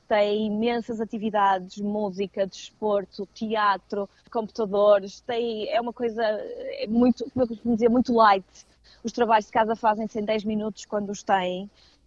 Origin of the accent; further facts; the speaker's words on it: Porto, Norte, Portugal; nós portugueses, e eu sou do Porto, isto é muito comum, mas eu acho que é geral em Portugal